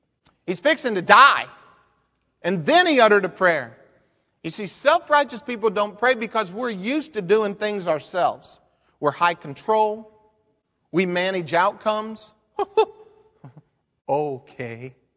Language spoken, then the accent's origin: English; Phoenix, Arizona, United States; I grew up in Phoenix, Arizona, and when I was a little boy, we did not have a professional football team.